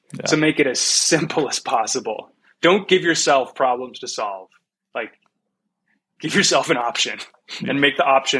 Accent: Wisconsin, United States; I'm from Wisconsin. Like, toaster was my bathtub toy.

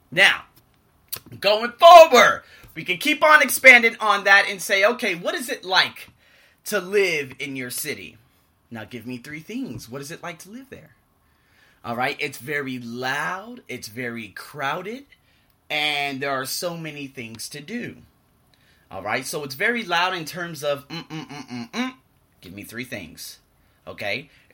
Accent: Las Vegas, Nevada, United States; now in Bangkok, Thailand; Well, you know what? I actually live in Bangkok, but I'm originally from Las Vegas, so I could talk about Las Vegas first.

